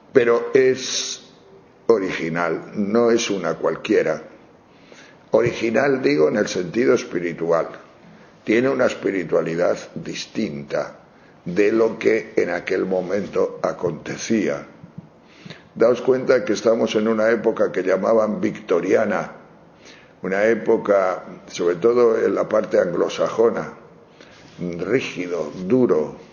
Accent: Palencia, Castile and León, Spain; Todavía me acuerdo yo, cuando era niño, en Palencia, Palencia con P

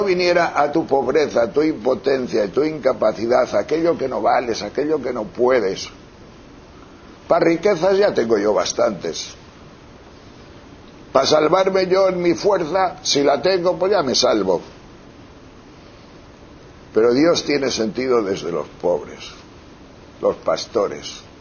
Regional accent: Tejerina, Castile and León, Spain; pero con las cabras en mi pueblo, en Tejerina. Y yo solo, con 8 años, y había más de 200 cabras

